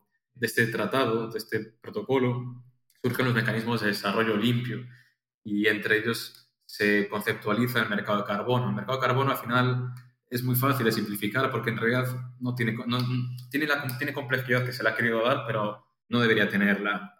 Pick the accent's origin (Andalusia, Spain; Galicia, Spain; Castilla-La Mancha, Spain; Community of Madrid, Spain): Galicia, Spain; Pontevedra; yo soy de Pontevedra, Galicia, que está al noroeste de España. Para que la gente lo entienda, siempre les digo, hay un pedazo de España encima de Portugal y de ahí somos nosotros, ¿eh?